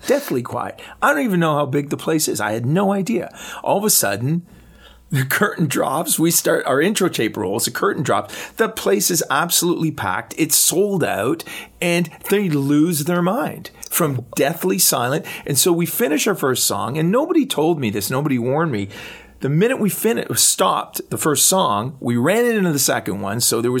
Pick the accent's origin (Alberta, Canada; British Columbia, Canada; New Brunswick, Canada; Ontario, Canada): Ontario, Canada; Ajax; because I grew up in Ajax Whitby area.